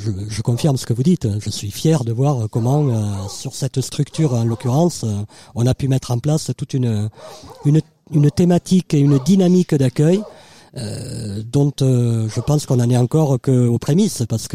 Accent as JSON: {"language": "French", "region": "Occitanie", "country": "France", "tie": "born or raised there", "said": "je viens d'une région montagnarde, je viens de l'Ariège. Donc chez nous, c'était plutôt les ours d'ailleurs."}